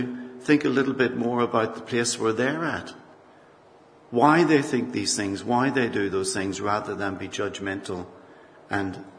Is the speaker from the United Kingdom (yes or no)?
yes; Northern Ireland, United Kingdom; well, not that long, well, many years ago, I'd be walking around the streets of north of Ireland, my hometown.